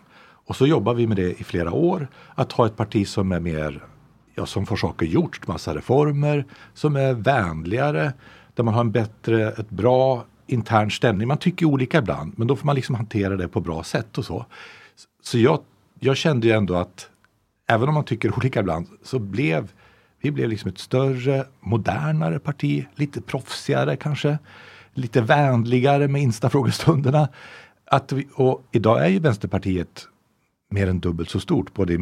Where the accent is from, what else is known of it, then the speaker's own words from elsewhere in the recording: Umeå, Västerbotten County, Sweden; Jag är från Umeå.